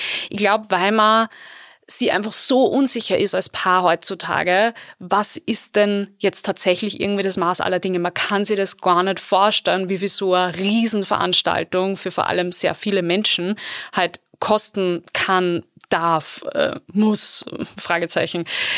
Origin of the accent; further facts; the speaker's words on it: Upper Austria, Austria; Es ist bei uns in Oberösterreich trotzdem sicher eins der größten Brauthäuser mit der größten Auswahl auch.